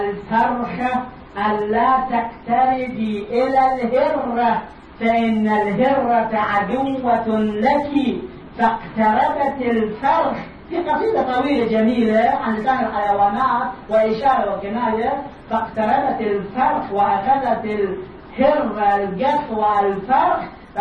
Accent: Egypt; وصلنا أكبر حكومة في بلادنا مصر، لا شك فيه.

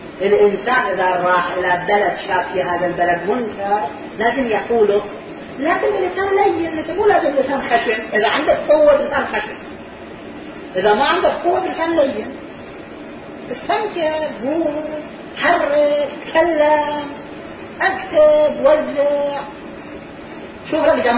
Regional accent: Karbala, Karbala Governorate, Iraq; كان عندنا في كربلاء رجل خطيب الآن موجود في كربلاء

